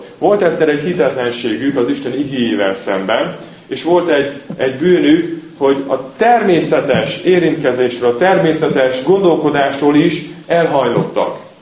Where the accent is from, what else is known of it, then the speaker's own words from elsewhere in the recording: Hungary; Magyarok vagyunk, és Trianonra talán még emlékezünk, ha más nem történelem órából.